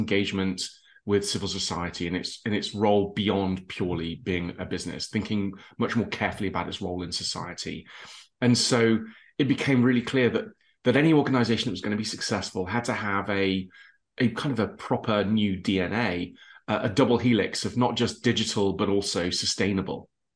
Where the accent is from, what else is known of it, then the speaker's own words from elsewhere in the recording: England, United Kingdom; born there; also born or lived in Middle East; I was born in England. You can tell from my accent, but lived in the Middle East for quite some time. Boarding school. I ended up doing speaking languages, learning French and German.